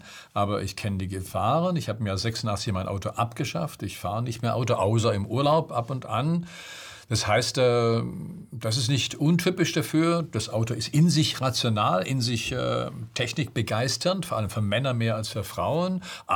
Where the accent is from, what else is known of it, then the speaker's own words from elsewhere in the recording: Baden-Württemberg, Germany; Ich bin Schwabe.